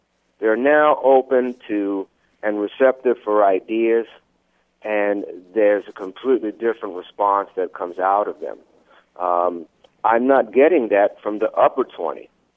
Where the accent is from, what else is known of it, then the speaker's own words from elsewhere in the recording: New York, United States; I'm born and raised in New York